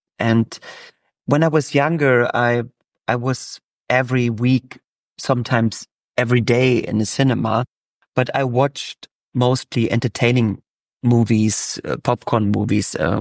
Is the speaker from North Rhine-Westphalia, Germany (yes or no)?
no; Magdeburg, Saxony-Anhalt, Germany; Maybe one day for a day or for a week, I would be a tram driver in my hometown, Magdeburg.